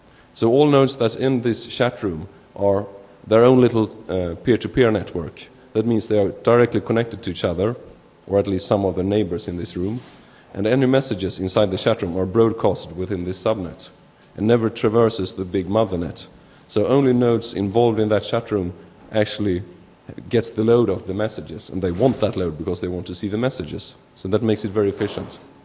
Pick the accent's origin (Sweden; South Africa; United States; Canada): Sweden; English is a second language; I'm from Sweden, but I speak German too